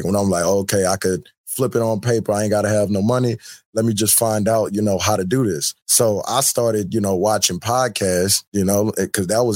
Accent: Louisiana, United States; I'm originally from Louisiana.

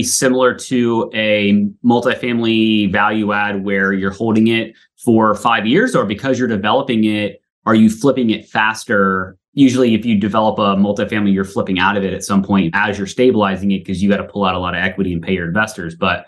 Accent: Pennsylvania, United States; moved away; I grew up in Pennsylvania. So I grew up in the Northeast.

